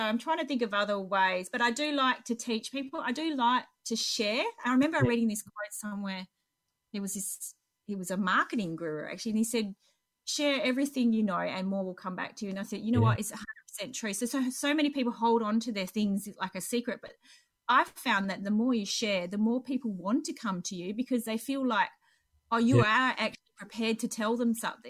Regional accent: Donnybrook, Western Australia, Australia; I'm at home right now, the home I grew up in Donnybrook

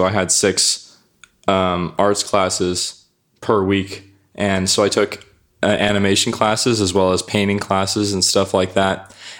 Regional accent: Sunland, California, United States; Sunland, California.

